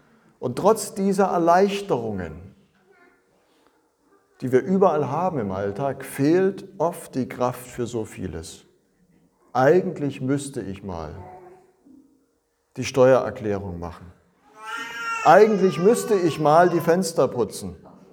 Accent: Zittau, Saxony, Germany; Wir waren kürzlich in meiner Heimat in Zittau

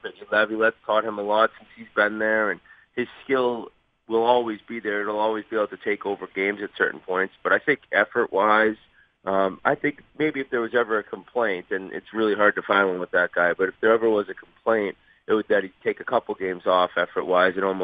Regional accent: Boston, Massachusetts, United States; I mean, I know I'm from Boston

